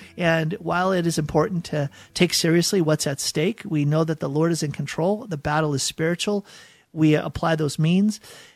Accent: Boston, Massachusetts, United States; I grew up in Boston, and in the Archdiocese of Boston, which is huge

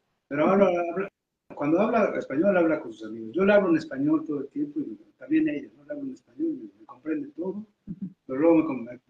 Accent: Mexico; accent: Mexican; mi acento es muy mexicano, en francés.

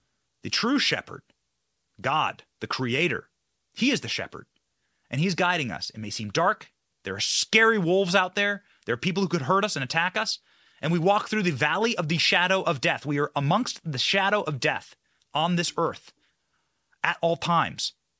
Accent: Tampa, Florida, United States; who is acting as an agent of chaos and horror and Marxism in my hometown of Tampa

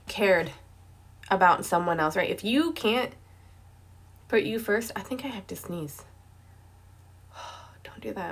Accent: United States; but I'm an American.

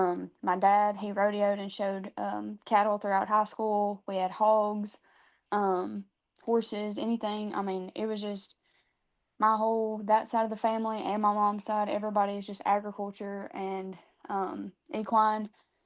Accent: Tennessee, United States; our chapter, which I'm from Dyer County, so our chapter kind of sees who wants to run for region office

